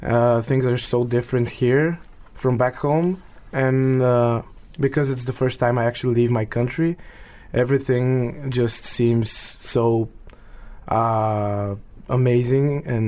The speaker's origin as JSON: {"language": "English", "town": "Sofia", "region": "Sofia City", "country": "Bulgaria", "second_language": "English", "said": "First of all, I'm from Bulgaria, from Sofia"}